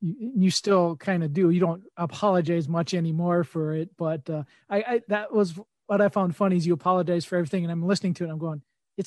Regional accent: United States; being an American, obviously we have a fascination with the British and the Aussie and the New Zealand accents.

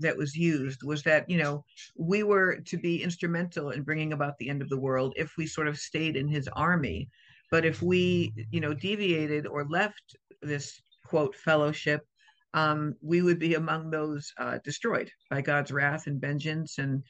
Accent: Connecticut, United States; also born or lived in Boston; now in New York, United States; No, I was born and raised in Boston, but when my mother joined the cult, we did move to Connecticut. I was born in Boston. I was raised more in Connecticut, and then I moved to New York in 1996.

